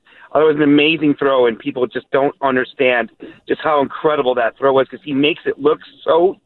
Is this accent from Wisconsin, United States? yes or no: yes; Wisconsin, United States; So I have to tell you, I'm born and raised in Wisconsin.